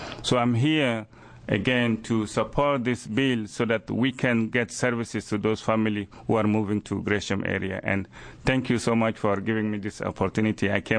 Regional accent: Chad; I am originally from Chad.

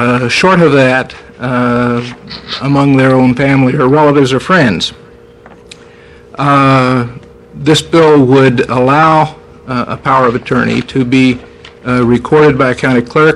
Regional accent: Bend, Oregon, United States; Madam Chairman and Senators … I'm from Bend, Oregon.

